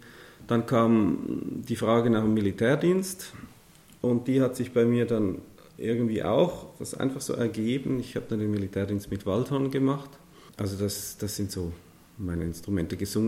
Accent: Switzerland; ich möchte mal endlich wieder zurück in mein Heimatland. Und so bin ich dann nach Einsiedeln gekommen, wo ich ja nicht aufgewachsen bin, aber wo ich schon als Jugendlicher oft war

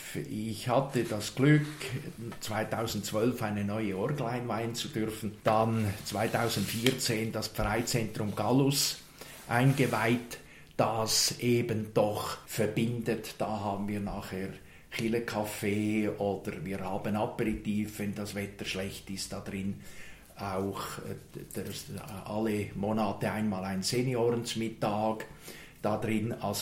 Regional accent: Küssnacht am Rigi, Schwyz, Switzerland; Und er geht nach Küsnacht am Rigi, wo ich aufgewachsen bin.

